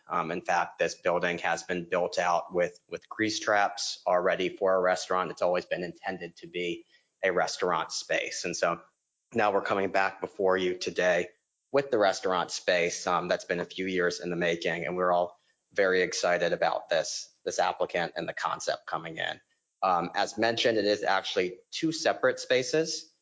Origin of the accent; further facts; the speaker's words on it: Savannah, Georgia, United States; And if you all remember from me growing up in Savannah, this is kind of how Hirano's operated when it first opened.